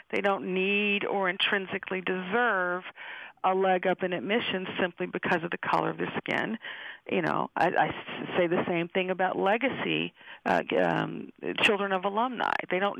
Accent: Alabama, United States; I'm from Alabama originally in the South.

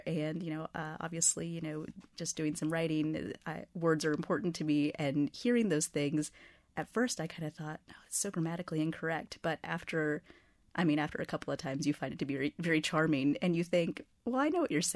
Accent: Houston, Texas, United States; So I grew up in Houston and they call it the feeder road.

